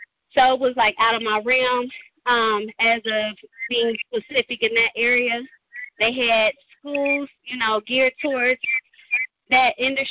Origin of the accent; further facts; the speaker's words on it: Cincinnati, Ohio, United States; I'm from Cincinnati, Ohio